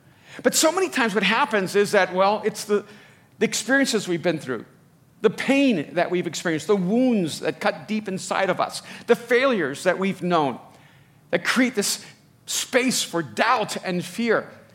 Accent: El Salvador; first language Spanish; English is a second language; now in United States; I'm an immigrant from El Salvador, first generation. Spanish was my first language. My grandparents raised me for the first 5 years of my life.

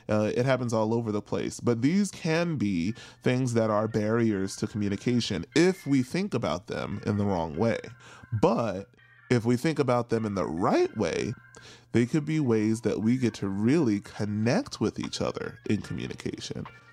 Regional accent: New York City, New York, United States; now in St. Louis, United States; I'm located in St. Louis, Missouri. I grew up in New York City, went to school in Chicago.

